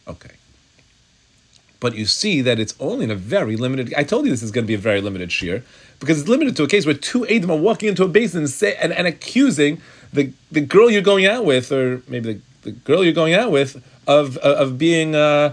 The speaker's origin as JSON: {"language": "English", "country": "South Africa", "tie": "born or raised there", "said": "I grew up with them in South Africa"}